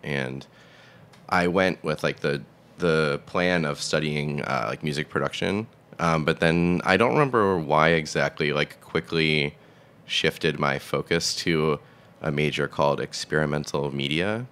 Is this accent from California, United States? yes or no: no; Massachusetts, United States; I grew up in Massachusetts, like 30 minutes south of Boston, in the suburbs.